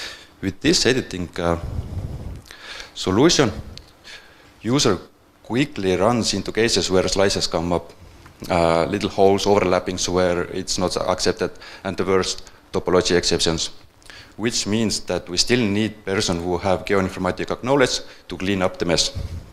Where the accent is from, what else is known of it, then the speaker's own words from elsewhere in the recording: Estonia; English is a second language; I'm from Estonia